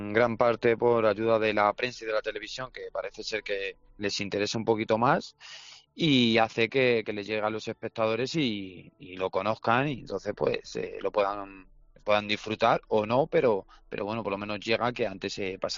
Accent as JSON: {"language": "Spanish", "country": "Spain", "said": "Y ya no solo no siendo tailandés, sino es que siendo español"}